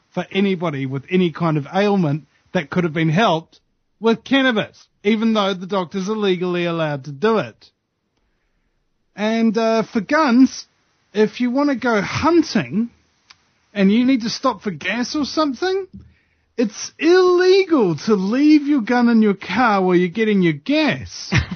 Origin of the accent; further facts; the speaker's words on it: New Zealand; And again, I'm not Australian.